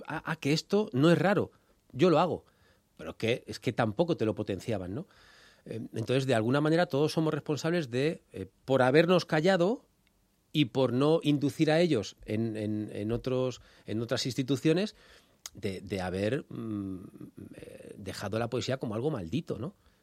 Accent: Leganés, Community of Madrid, Spain; En Leganés. Bueno, mi pueblo es que es Leganés. Yo soy pepinero de nacimiento.

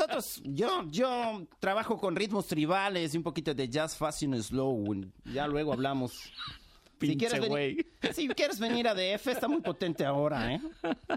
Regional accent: Huesca, Aragon, Spain; yo soy de Huesca, de un pueblo muy pegadito a la provincia de Huesca

